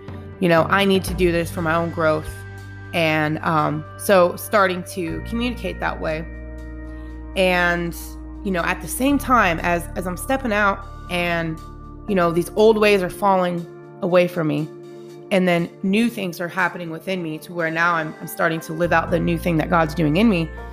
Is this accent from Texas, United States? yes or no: no; Washington, United States; I had lived in my home state my whole life, pretty much. I mean, I went down to Oregon a couple times. You know, that's where my stepdad was. And so we lived there in Oregon for a little bit. But, you know, Washington State was my home state